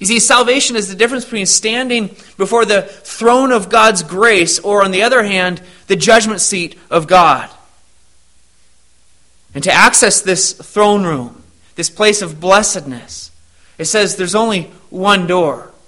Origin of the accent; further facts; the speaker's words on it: Arizona, United States; Reminds me of growing up in Arizona, and we used to, with some of my friends, go cave exploring